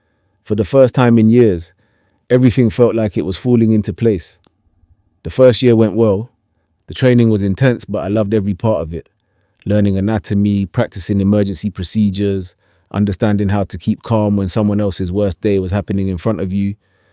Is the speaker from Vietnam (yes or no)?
no; London, United Kingdom; I grew up on the Broadwater Farm estate, raised by my grandmother after my mum died when I was 12. The estate gets a reputation, but what I remember most is how people looked after each other when things went wrong.